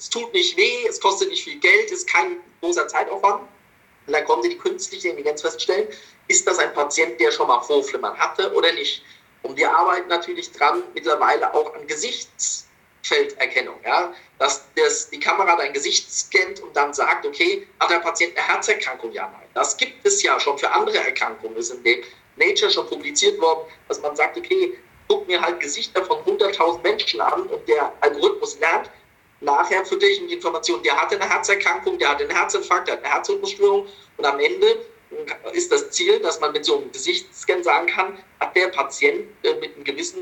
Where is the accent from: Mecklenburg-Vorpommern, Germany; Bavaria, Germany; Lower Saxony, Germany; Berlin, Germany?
Bavaria, Germany; Munich; now in Essen, Germany; meine alte Heimat München